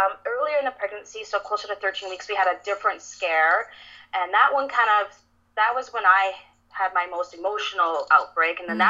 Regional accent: Calgary, Alberta, Canada; So I we're from Calgary, and even though we're a major city, the States is like this too.

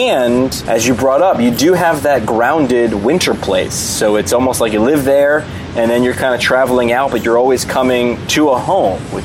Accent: New York City, New York, United States; born there; I was born in the Bronx and I'm a Yankee fan

